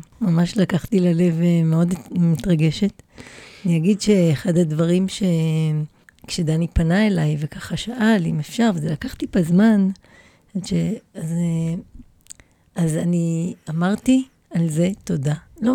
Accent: Ein Iron, Haifa District, Israel; born there; נולדתי בעין עירון, במושב בעין עירון, ליד...

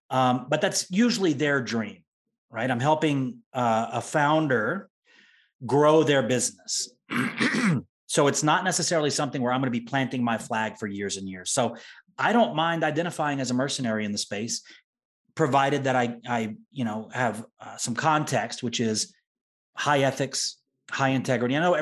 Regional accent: the South, United States; And I grew up in the South and I realized, wow, it's a big world.

